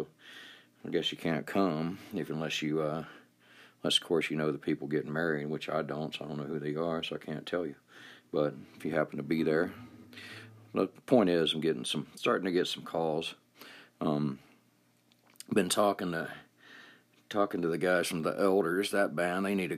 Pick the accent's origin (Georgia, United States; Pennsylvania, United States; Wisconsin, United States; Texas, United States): Georgia, United States; I was a kid, I was born in 68. But I know back in the 70s, growing up near Atlanta, I grew up like, you know, 25 miles from Atlanta.